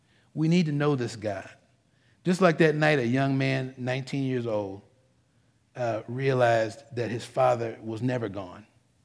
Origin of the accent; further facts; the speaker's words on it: Detroit, Michigan, United States; I'm from Detroit. I'm toe up from the flow up.